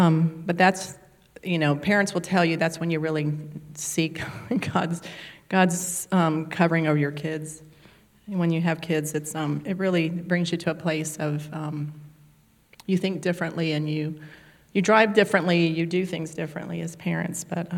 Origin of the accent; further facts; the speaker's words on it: Miami, Florida, United States; I grew up in Miami. We had a lock on the door. We kept our windows open because we had no air conditioning.